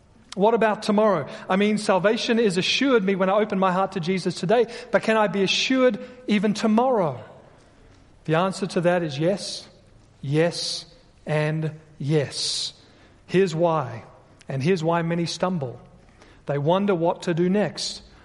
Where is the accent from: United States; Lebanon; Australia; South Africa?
Australia; moved away as an adult